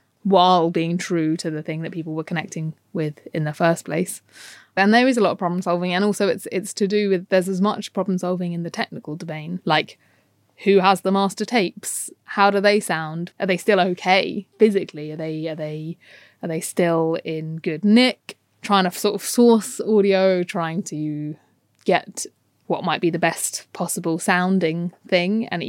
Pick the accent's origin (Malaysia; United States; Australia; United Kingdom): United Kingdom; London; Yeah, I was growing up in London.